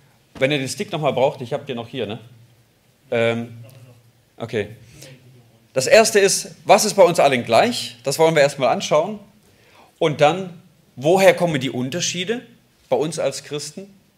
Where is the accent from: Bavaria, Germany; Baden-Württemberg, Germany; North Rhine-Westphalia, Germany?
Baden-Württemberg, Germany; moved away; Wir kommen eigentlich aus Baden-Württemberg und sind jetzt seit, ja, bald sind es 3 Jahre, im Sommer sind es 3 Jahre, jetzt hier oben in Schleswig-Holstein.